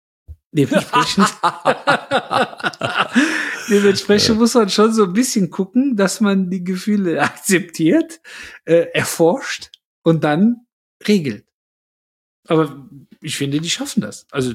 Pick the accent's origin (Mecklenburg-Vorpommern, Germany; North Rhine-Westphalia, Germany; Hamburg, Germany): North Rhine-Westphalia, Germany; Cologne; als gebürtiger Kölner